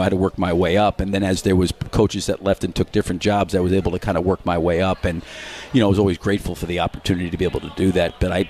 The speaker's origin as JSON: {"language": "English", "region": "New York", "country": "United States", "said": "I actually got talked into coming from, you know, being a New Yorker to go down to Wall Street"}